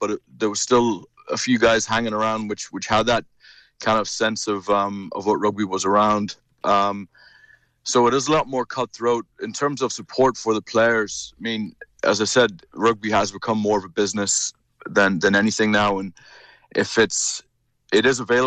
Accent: DR Congo; Yeah, I think for any young boy, it was a childhood of dreams, really. It all started with my grandparents after World War II went out to Congo in 1950, and you know, my father was born and raised out there.

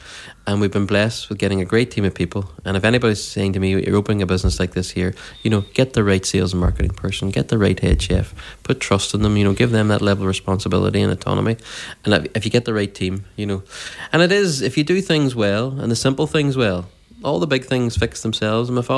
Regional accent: Derry, Northern Ireland, United Kingdom; And I says, we're from Derry.

